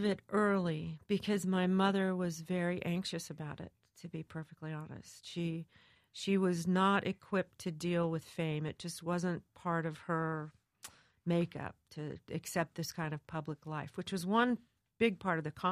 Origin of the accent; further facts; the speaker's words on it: California, United States; also born or lived in Memphis; I grew up in Southern California.